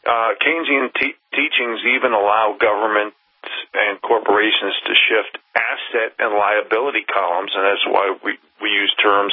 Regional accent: Montana, United States; from Montana, sitting in for Vincent Fennelly.

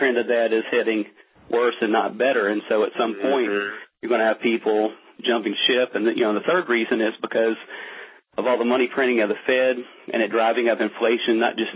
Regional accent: United States; as an American, I wish I could believe in our currency

